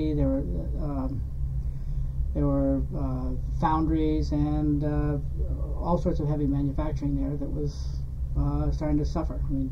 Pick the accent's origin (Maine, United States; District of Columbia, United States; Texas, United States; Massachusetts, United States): Massachusetts, United States; Worcester; I grew up actually outside of Worcester in a small town, but most activity centered around the city.